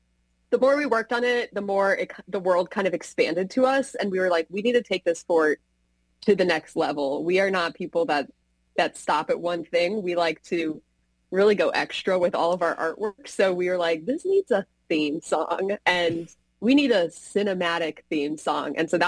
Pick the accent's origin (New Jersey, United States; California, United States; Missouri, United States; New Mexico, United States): Missouri, United States; St. Louis; A fun fact is that I am from St. Louis